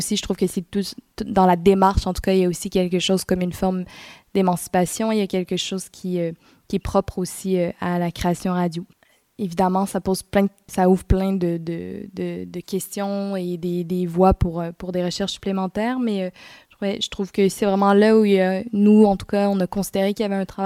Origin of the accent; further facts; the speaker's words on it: Quebec, Canada; une bataille importante, en tout cas chez nous au Québec.